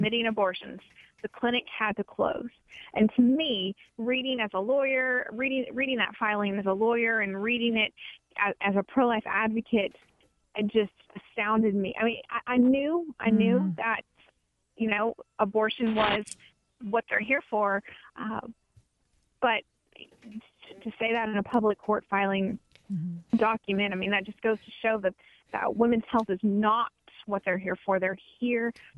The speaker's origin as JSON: {"language": "English", "town": "Houston", "region": "Texas", "country": "United States", "said": "I'm from Houston, and then I work a lot in Austin."}